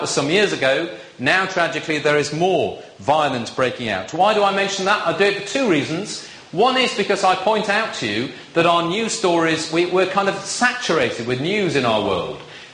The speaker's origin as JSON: {"language": "English", "region": "Yorkshire and the Humber", "country": "United Kingdom", "said": "I'm a Yorkshireman."}